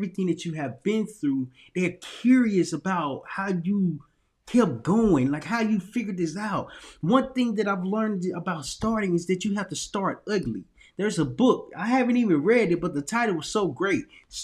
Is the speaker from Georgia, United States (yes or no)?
no; Little Rock, Arkansas, United States; yes, coming from a small town, because I'm from Little Rock, Arkansas.